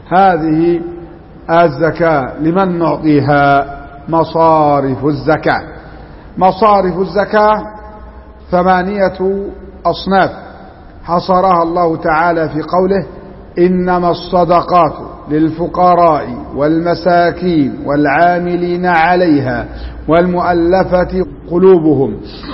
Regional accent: Egypt; وعندنا في مصر الفقراء جميع الموظفين فقراء حتى درجة وكيل وزارة

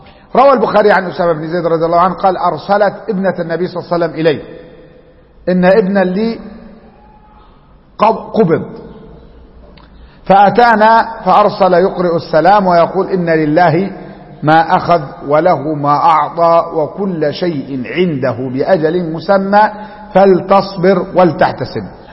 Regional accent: Upper Egypt, Egypt; كان واحد عندنا في الصعيد

